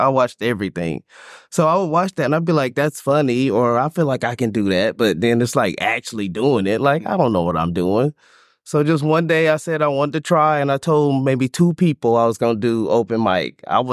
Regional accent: Salisbury, North Carolina, United States; Yeah, small town, Salisbury, North Carolina. That was my hometown.

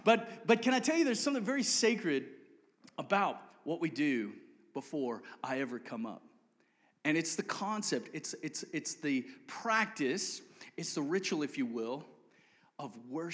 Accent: Cape Town, Western Cape, South Africa; now in United States; When my family and I, we came from South Africa. I was born and raised predominantly in Cape Town, and we came over to the States.

